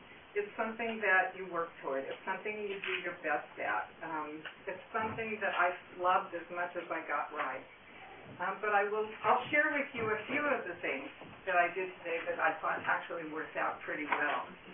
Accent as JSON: {"language": "English", "town": "Albany", "region": "California", "country": "United States", "tie": "born or raised there", "said": "I grew up in Albany, just down the road a little bit. I learned how to roller skate with a key in the parking lot of the Bank of America just off of Solano."}